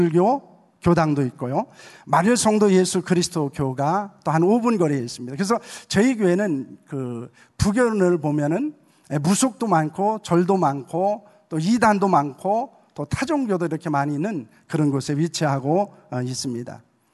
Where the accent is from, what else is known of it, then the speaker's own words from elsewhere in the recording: Yesan, South Chungcheong, South Korea; also born or lived in Seoul; 저는 제주 출신은 아닙니다. 저는 제주에 처음 가서 그냥 사역을 하게 된 그런 사람입니다. 고향은 이제 충남 예산이 제 고향입니다.